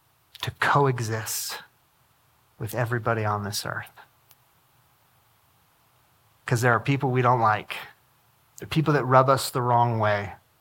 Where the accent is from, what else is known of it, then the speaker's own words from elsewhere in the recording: Albany, Oregon, United States; You may not know this, but I grew up in Albany, Oregon, 18 years till I went to college in Reading.